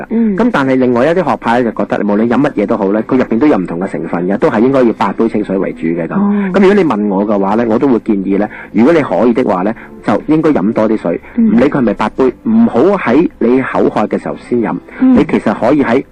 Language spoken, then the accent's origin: Cantonese; China; 所以我哋中国人成日话，饮冻嘢冷饮生 冷嘢唔好啊咁